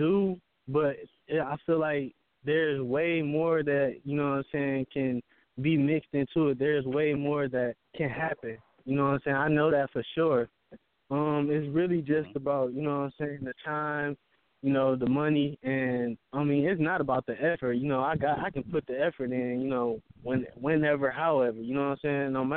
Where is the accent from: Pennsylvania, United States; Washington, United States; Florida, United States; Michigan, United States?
Michigan, United States; Saginaw; Like, and, like, where I'm from, I'm from Saginaw, Michigan.